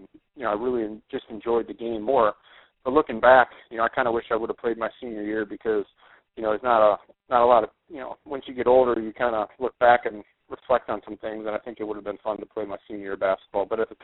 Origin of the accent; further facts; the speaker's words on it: Cleveland, Ohio, United States; I was born and raised in Cleveland, and, you know, back in the, you know, 80s, which was, you know, kind of like my, you know, growing up years